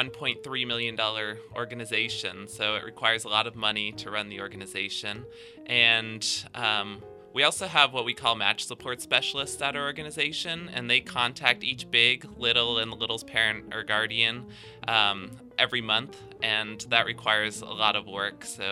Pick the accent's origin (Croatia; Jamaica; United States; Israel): United States; Cranberry Township, Pennsylvania; now in Shaler, United States; I'm actually from Cranberry Township up in Butler County. But now I live in Shaler.